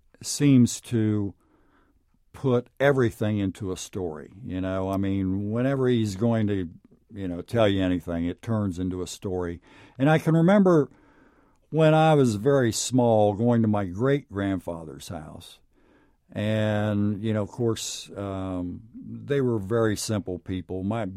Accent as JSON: {"language": "English", "town": "Knockemstiff", "region": "Ohio", "country": "United States", "tie": "born or raised there", "said": "Yeah, I grew up in Knock 'em Stiff, and the name was just too good not to use."}